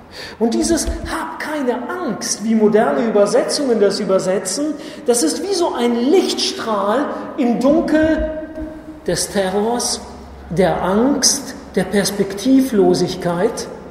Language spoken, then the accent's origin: German; Rhineland, Germany; Bei uns im Rheinland kennt man das irgendwie nicht.